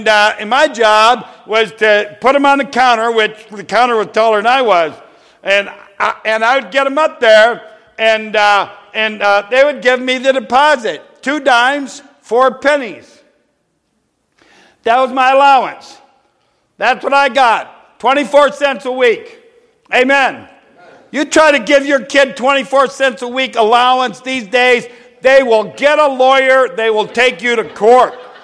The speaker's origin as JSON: {"language": "English", "region": "Ohio", "country": "United States", "tie": "born or raised there", "said": "When I grew up in Northern Ohio as a kid in the early 60s, I guess, I was, well, yeah, 7, 8 years old."}